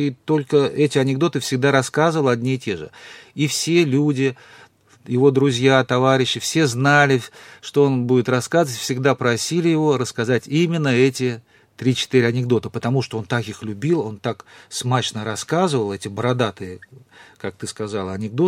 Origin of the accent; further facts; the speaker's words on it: Saint Petersburg, Russia; born there; Я теоретик, поскольку родился в Петербурге.